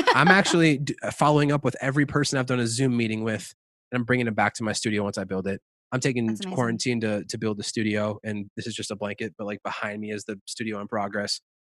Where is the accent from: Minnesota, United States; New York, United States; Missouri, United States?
Minnesota, United States; Hey, Adam, I'm from Minnesota